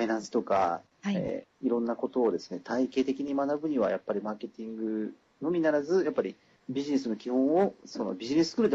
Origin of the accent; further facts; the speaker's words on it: Nagoya, Aichi, Japan; born there; now in Tokyo, Japan; 私ですね、名古屋に生まれて、はい、静岡大学に行ってですね